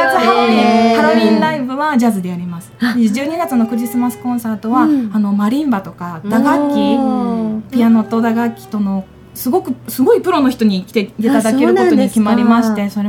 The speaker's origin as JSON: {"language": "Japanese", "town": "Kanazawa", "region": "Ishikawa", "country": "Japan", "tie": "born or raised there", "said": "私の地元である石川県の金沢で第1回目の地方開催をしまして"}